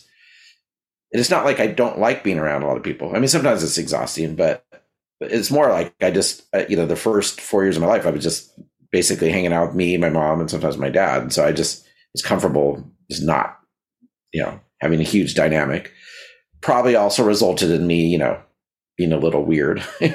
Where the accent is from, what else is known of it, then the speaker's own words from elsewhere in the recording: Logan, Utah, United States; born there; So I was born in Utah, Logan, Utah. It's like a college town in Utah. I imagine lots of Mormons, though we weren't Mormon.